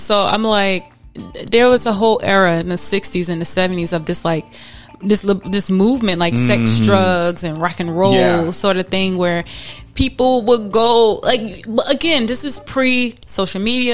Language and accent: English; New Orleans, Louisiana, United States; Yeah, I'm from New Orleans, so you see girls just randomly, twerking or popping, whatever you want to call it.